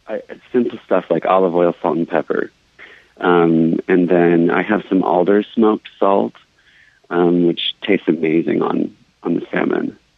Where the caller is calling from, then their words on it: Ester, Alaska, United States; I'm calling from Esther, Alaska.